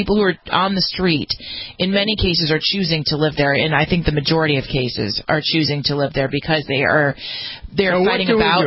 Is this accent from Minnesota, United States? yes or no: no; California, United States; It's affecting the whole nation, but specifically my home state of California